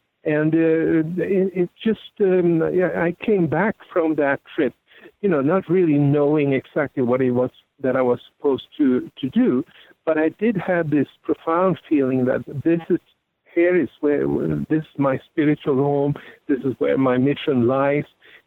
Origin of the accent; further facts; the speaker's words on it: Sweden; I was born and raised in Sweden